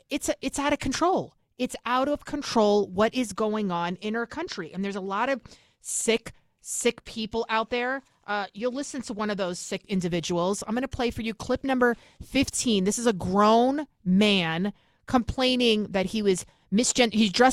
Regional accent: Bronx, New York, United States; now in Westchester County, United States; I'm from the Bronx, born and raised. Now I live in Westchester County, which is a nice suburb outside of New York City. I'm about 20 miles away from Midtown Manhattan.

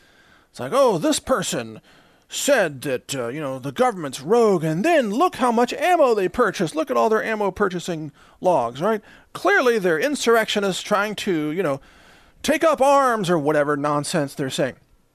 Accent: Texas, United States; I mean, I'm a Texan, and I practice, you know, handguns and rifles and long-range shooting

